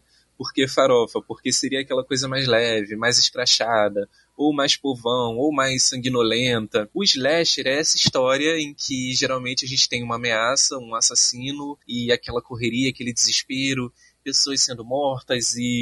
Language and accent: Portuguese; Southeast, Brazil; eu fui, nasci e cresci no Sudeste, passei alguns anos da adolescência ali